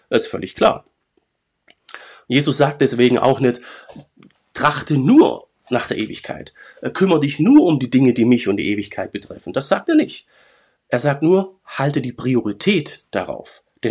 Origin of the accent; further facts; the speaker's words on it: Baden-Württemberg, Germany; In meinem Heimatdorf, wo ich herkomme, Urschwäbisch, Heimatdorf